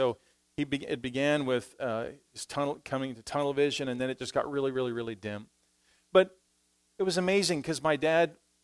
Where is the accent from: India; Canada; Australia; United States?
Canada; Saskatoon, Saskatchewan; I'm from Canada, Saskatoon, Saskatchewan.